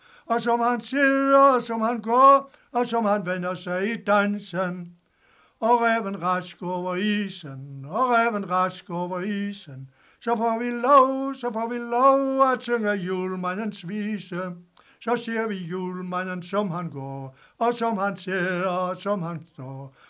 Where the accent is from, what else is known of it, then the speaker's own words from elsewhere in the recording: Brændstrup, Region of Southern Denmark, Denmark; Jeg stammer jo egentlig fra Brændstrup.